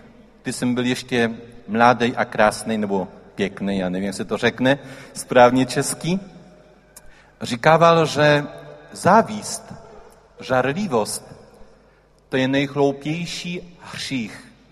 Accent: Poland; Czech is a second language; Že jsem Polák, jste se všimli

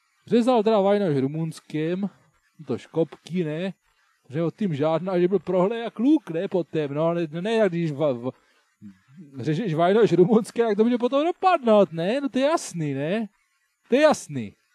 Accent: Brno, South Moravian Region, Czechia; tak já jsem z Brna, tak já tady žiju tady

